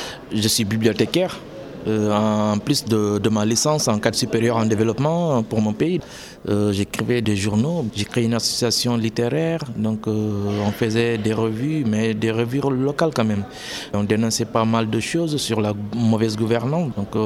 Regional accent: Guinea; je viens de la Guinée-Conakry.

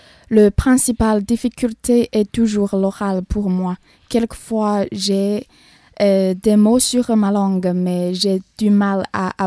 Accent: Fuzhou, Fujian, China; French is a second language; Je viens de la province de Fujian et de la ville de Fuzhou qui est en face de la province de Taïwan.

